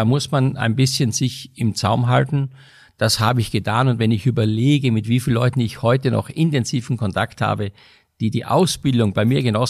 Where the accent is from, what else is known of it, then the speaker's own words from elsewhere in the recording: Austria; now in Germany; ich bin ja in Österreich auf dem Bauernhof groß geworden